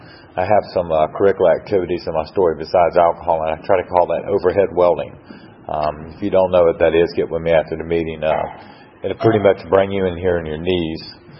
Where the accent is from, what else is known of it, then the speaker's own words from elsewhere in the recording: Brunswick, Georgia, United States; So I'm originally from Glynn County, Brunswick, Georgia, and.